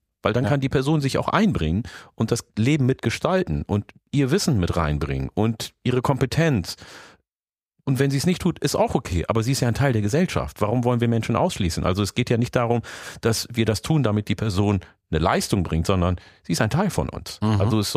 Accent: Oromia, Ethiopia; born there; German is a second language; Ich bin in Oromia geboren, ihr nicht.

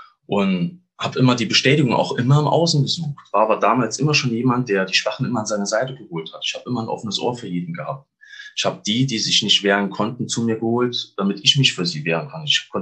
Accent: Saarland, Germany; Oh, ich komme aus dem schönen Saarland. Ich habe aber auch schon in verschiedenen Teilen von Deutschland gewohnt.

